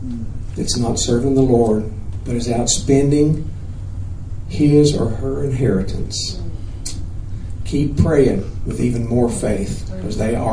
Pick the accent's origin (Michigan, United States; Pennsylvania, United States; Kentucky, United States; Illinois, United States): Kentucky, United States; But I grew up in Kentucky. I'm not ashamed of that. That's a godly place. Eastern Kentucky.